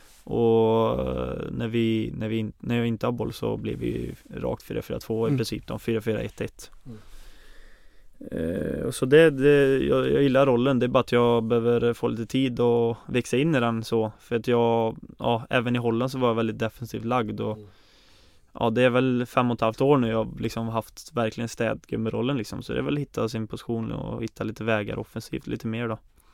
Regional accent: Ulvåker, Västra Götaland County, Sweden; Så att Ulvåker är ett samhälle på 3000 och jag är uppväxt utanför det. Så att det är långt in i ingenstans, kan man säga.

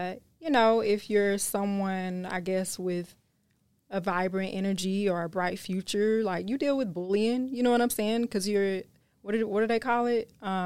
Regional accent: Spring Hill, Louisiana, United States; I'm from Spring Hill, Louisiana.

